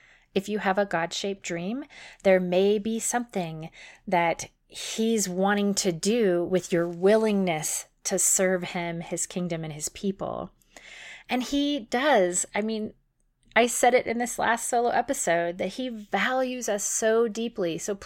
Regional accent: California, United States; So I grew up in California

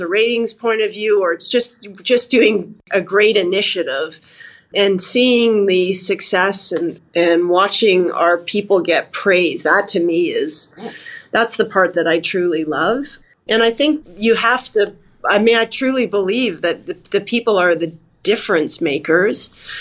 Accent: Toronto, Ontario, Canada; I'm 47, so, I spent every Saturday, I grew up in Toronto, so I spent every Saturday going downtown to Sam the Record Man and then HMV

